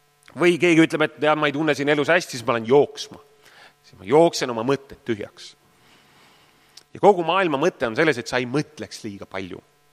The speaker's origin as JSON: {"language": "Estonian", "town": "Ridala", "region": "Lääne County", "country": "Estonia", "said": "Ma olen Ridalast ju pärit"}